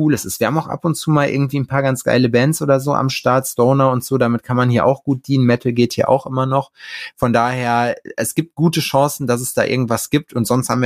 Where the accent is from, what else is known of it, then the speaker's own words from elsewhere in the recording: North Rhine-Westphalia, Germany; now in Jena, Germany; Nee, ich bin kein Pottler, ich bin Sauerländer, aber hinten direkt an der Grenze.